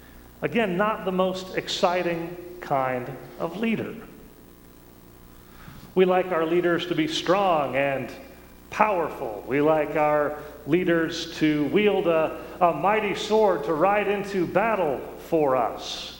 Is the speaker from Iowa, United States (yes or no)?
yes; Iowa, United States; Where I grew up in Iowa, there are a few sheep. There are a lot more cows, pigs, fields full of corn and soybeans.